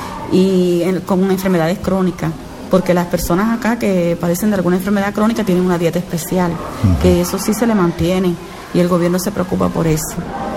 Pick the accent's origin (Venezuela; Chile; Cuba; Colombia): Cuba; En mi pueblo se llamaba, en la radio, teníamos un programa donde se llamaba a todo a sembrar, y sembrábamos hortalizas, y sembrábamos, porque en Cuba, como todo se recibía de la Unión Soviética, no teníamos costumbre de la agricultura.